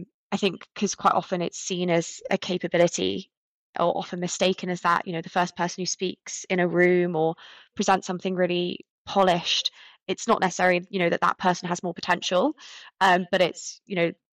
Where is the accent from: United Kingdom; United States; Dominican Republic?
United Kingdom; Cheltenham, South West England; So I grew up in Cheltenham. I went to an all-girls school there.